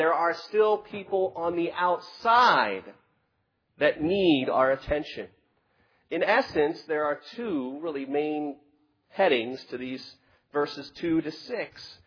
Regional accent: Jarrettsville, Maryland, United States; When I was a kid growing up in Jarrettsville, Maryland, we had a very large backyard

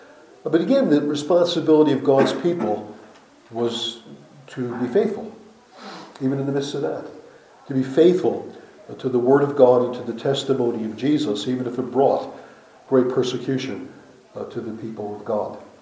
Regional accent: New Jersey, United States; I was taught in my church, I grew up in New Jersey

